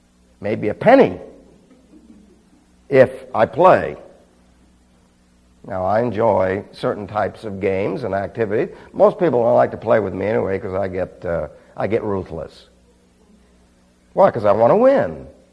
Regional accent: New York, United States; Because remember now, I was raised in New York, so I learned jive.

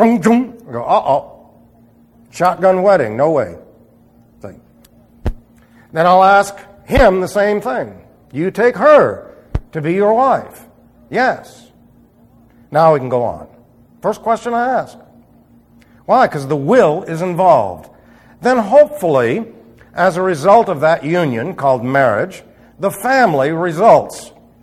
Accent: New York City, New York, United States; born there; I was born in New York City, so I would be a northerner all the way

